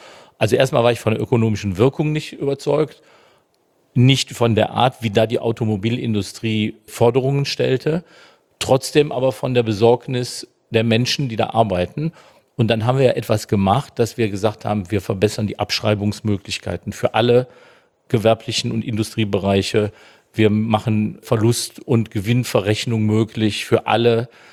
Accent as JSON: {"language": "German", "region": "North Rhine-Westphalia", "country": "Germany", "said": "wir kommen aus Nordrhein-Westfalen"}